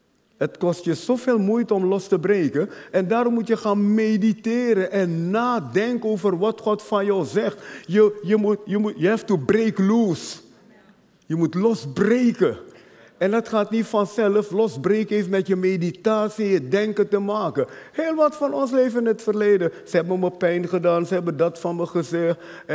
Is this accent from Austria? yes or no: no; Nigeria; Dutch is a second language; now in Netherlands; ik kom uit Nigeria, mijn vader was arm, mijn moeder was arm